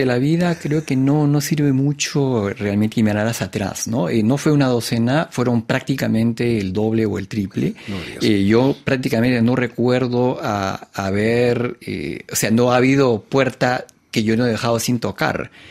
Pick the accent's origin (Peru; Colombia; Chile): Peru; now in Paris, France; yo salí del Perú, porque creo que yo salí del Perú el año 90